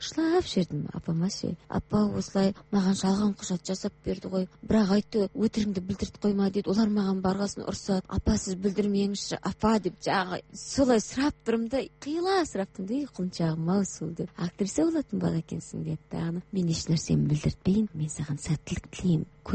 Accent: Petropavl, North Kazakhstan Region, Kazakhstan; Сондықтан мен өзімді Қызылжардың қызыл сөзі қызымын деп айтамын өзімді.

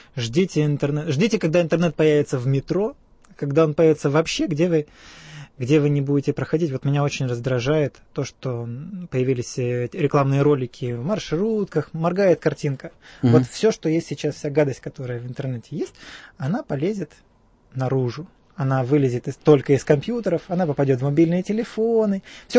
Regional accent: Moldova; Надо было с самого начала сказать, что я молдаванин.

